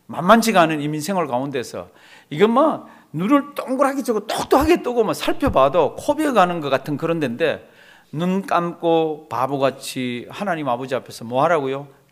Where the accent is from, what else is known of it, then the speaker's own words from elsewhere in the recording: South Korea; now in United States; 우린 다 한국에서 온 사람이잖아요.